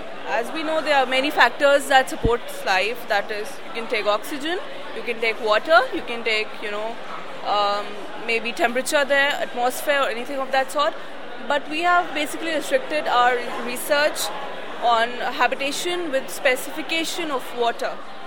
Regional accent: Lucknow, Uttar Pradesh, India; English is a second language; We are from India, that's specification, Uttar Pradesh, Lucknow.

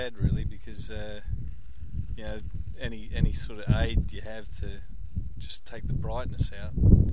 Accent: Adelaide, South Australia, Australia; Adelaide, South Australia.

